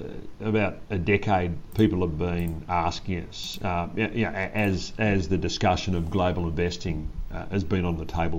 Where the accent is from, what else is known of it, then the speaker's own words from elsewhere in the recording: Australia; I suppose I'm like most Australians.